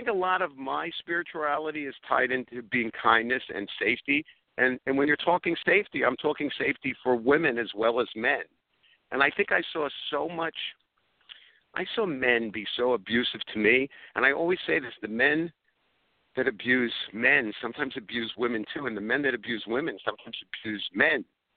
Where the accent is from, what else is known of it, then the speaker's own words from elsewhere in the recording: Brooklyn, New York, United States; because I grew up in Brooklyn, New York, public school system, Flatbush, you know what I mean? The real Brooklyn, where the people that have beards are Jews, not Italian women.